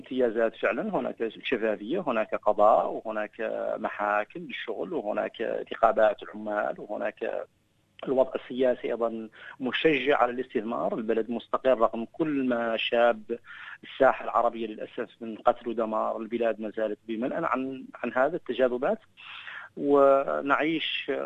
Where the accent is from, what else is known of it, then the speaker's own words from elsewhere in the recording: Mauritania; فنحن عرب، فنحن لبنانيين، فنحن موريتانيين، لبناني موريتاني، تربينا على النزعة العربية